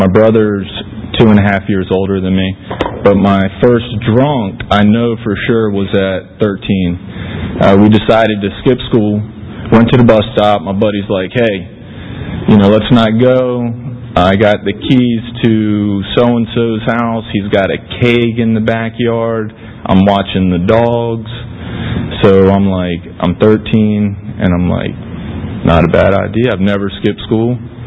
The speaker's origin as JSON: {"language": "English", "town": "Winter Haven", "region": "Florida", "country": "United States", "tie": "born or raised there", "also_born_or_lived": "New Jersey, United States", "said": "I was born up in New Jersey. My parents got a divorce when I was around 2.5, 3. And my mom quickly got married to a gentleman from down here. And we moved to Little Winter Haven in Central Florida."}